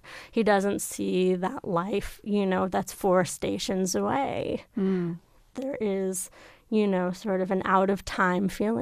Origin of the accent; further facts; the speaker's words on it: New York, United States; because I'm from New York and New York is just constantly changing. And my neighborhood that I grew up in is just no longer the neighborhood that I grew up in.